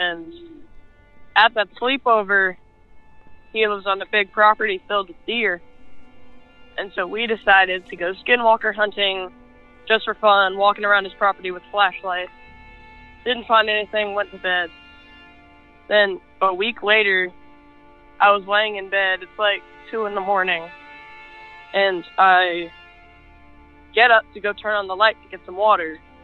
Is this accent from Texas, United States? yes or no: yes; San Antonio, Texas, United States; I'm 14 from San Antonio, Texas.